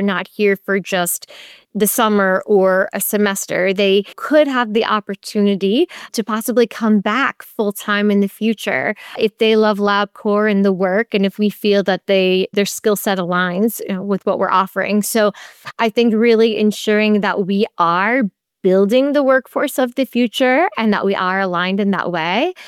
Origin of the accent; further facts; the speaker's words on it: North Carolina, United States; it's headquartered out of North Carolina, which is my home state.